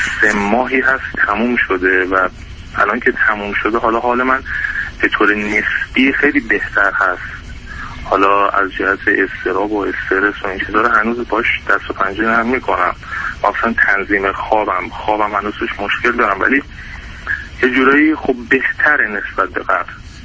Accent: Iran; خودم توی ایران زندگی میکنم، بزرگ شده ایران هستم

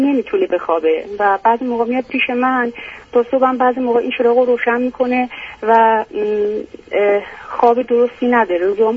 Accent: Iran; بله ایرانی هستم ولی جدا شدم.

